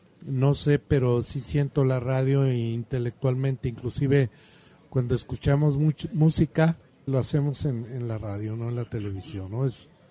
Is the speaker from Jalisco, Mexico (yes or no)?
yes; Zapotlán el Grande, Jalisco, Mexico; born there; Tengo el privilegio de haber nacido en la región sur. Mi madre era de Tamazula, yo nací aquí en Zapotlán el Grande.